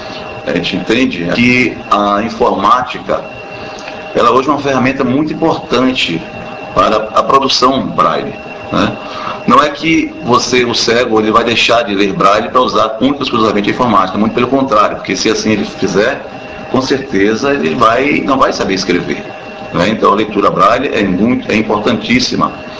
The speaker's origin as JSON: {"language": "Portuguese", "town": "Salvador", "region": "Bahia", "country": "Brazil", "said": "Eu sou de Salvador"}